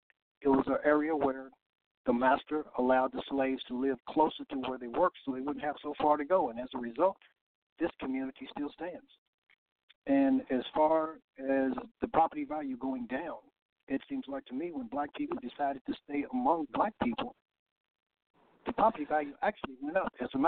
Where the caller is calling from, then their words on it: Louisville, Kentucky, United States; calling from Louisville, Kentucky.